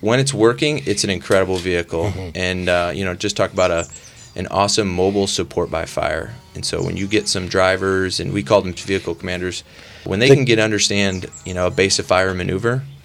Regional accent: Wisconsin, United States; I grew up in Wisconsin, not on a farm or anything. Got all the glorious jobs of what you do in the summer when you live in dairy country

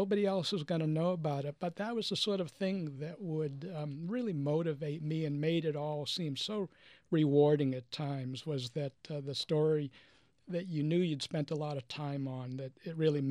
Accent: Boston, Massachusetts, United States; I used to go fishing with my dad. I grew up in Boston.

